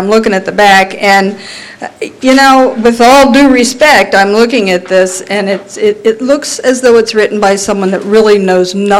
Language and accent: English; Delaware, United States; I reside in Seaford, Delaware. Born and raised in Delaware, I've been over in Seaford for about 30 years.